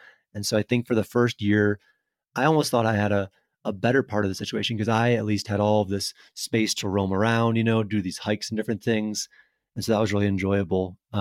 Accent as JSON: {"language": "English", "region": "Florida", "country": "United States", "tie": "born or raised there", "said": "I grew up in Florida though, a very flat state, you know, no mountains."}